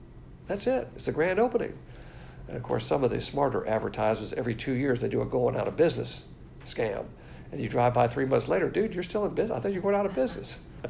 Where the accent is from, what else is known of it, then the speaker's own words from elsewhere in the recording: the South, United States; Now, Paul is not a Southerner, but as a Southerner, I like that word, y'all.